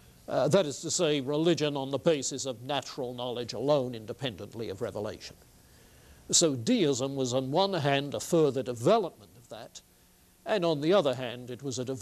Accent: Dover, South East England, United Kingdom; I grew up in Dover on the southeast corner of England, in a Baptist family.

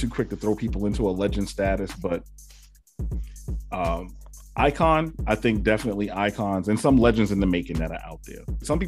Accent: New York, United States; You know, I'm originally from New York

